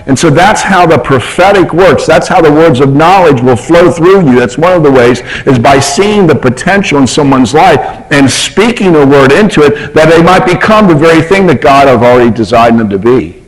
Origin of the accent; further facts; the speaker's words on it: United States; I'm an American, so they just assumed I was not smart, so it worked out.